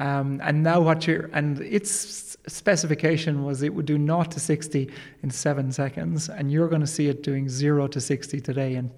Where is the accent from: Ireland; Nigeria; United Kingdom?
Ireland; Clonakilty, Munster; Yeah, so I grew up in Clonakilty in the 70s